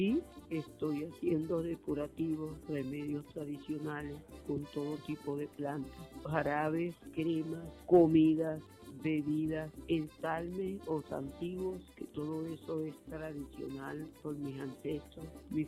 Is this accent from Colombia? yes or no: no; Campoma, Sucre, Venezuela; born there; Yo nací en Campoma, Estado Sucre, el 20 de octubre del año 50.